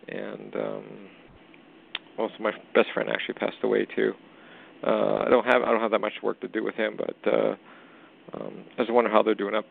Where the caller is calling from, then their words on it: Canada; I'm calling from Canada.